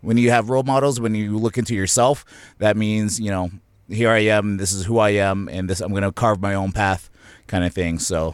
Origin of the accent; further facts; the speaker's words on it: Edmonton, Alberta, Canada; My family is from Slave Lake area in Canuso. Everyone's from Canuso there. And born and raised in Edmonton.